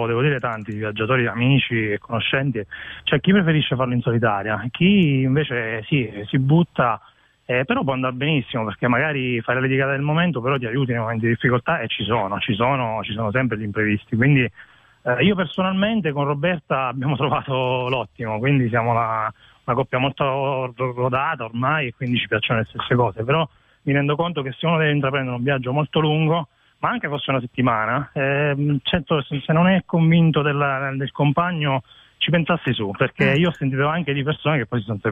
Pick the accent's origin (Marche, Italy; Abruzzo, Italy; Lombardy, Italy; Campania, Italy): Abruzzo, Italy; Teramo; Io sono abruzzese di Teramo.